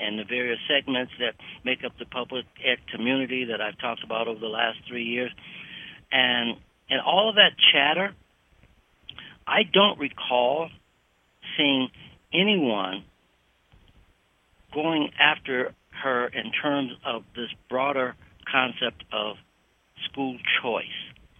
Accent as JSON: {"language": "English", "town": "Detroit", "region": "Michigan", "country": "United States", "tie": "born there", "said": "You know, to some extent, you know, I was born in Detroit, where Detroit was desegregated."}